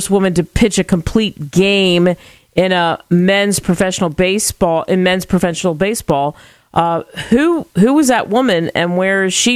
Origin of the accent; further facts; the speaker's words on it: Pennsylvania, United States; I grew up outside of Philly, and I grew up watching the Philadelphia Phillies. I grew up in that baseball culture, so I didn't play, but it's interesting.